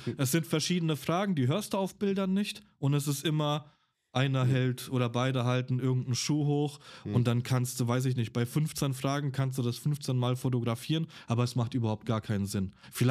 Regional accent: Poland; born there; ich bin ein gebürtiger Pole.

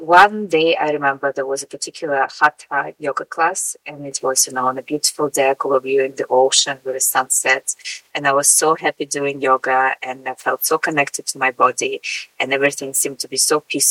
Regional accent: Russia; I'm coming from Russia. Mm-hmm. I was born there and then I immigrated to Belgium 12 years ago.

